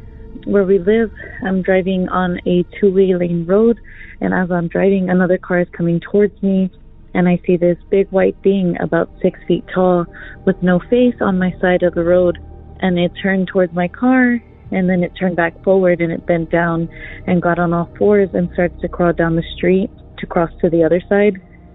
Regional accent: San Antonio, Texas, United States; I'm from San Antonio, Texas.

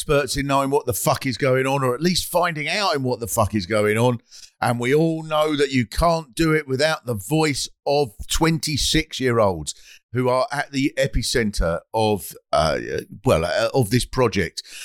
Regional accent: United Kingdom; I think that protest, of course, is a fundamental part of what we as British people cherish as a democracy

